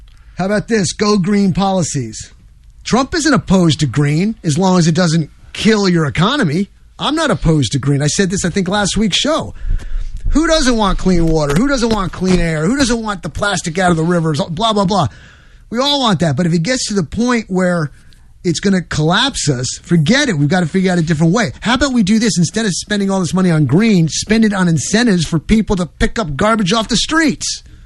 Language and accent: English; New York, United States; I'm from New York, ladies and gentlemen.